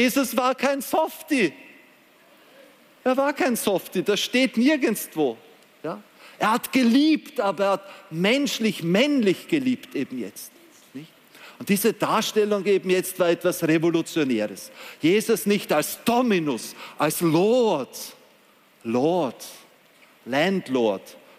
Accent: Vienna, Austria; born there; ich bin ein gebürtiger Wiener

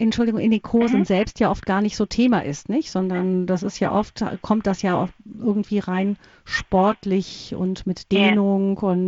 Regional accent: Rhineland, Germany; sagt man bei uns im Rheinland dazu

